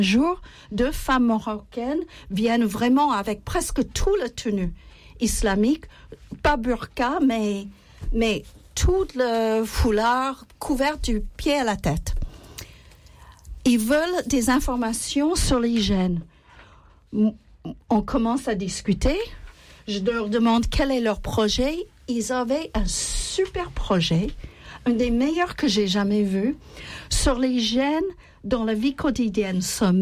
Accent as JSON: {"language": "French", "country": "United States", "second_language": "French", "said": "d'origine américaine, vous avez entendu mon accent, donc vous savez."}